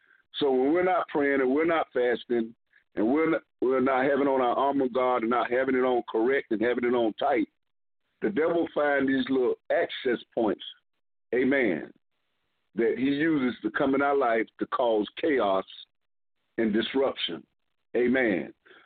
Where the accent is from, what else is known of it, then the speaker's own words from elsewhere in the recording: Florida, United States; I'm from Florida, too, like the pastor, and that's where most of my family is.